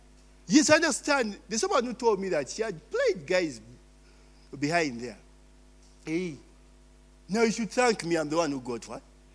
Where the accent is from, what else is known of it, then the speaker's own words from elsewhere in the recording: Kampala, Central Region, Uganda; also born or lived in Buganda; I was born in Buganda. I grew up in Kampala.